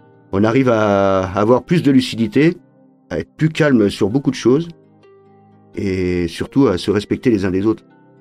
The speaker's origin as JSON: {"language": "French", "region": "Brittany", "country": "France", "tie": "born there", "said": "Je suis né en Bretagne en 1978."}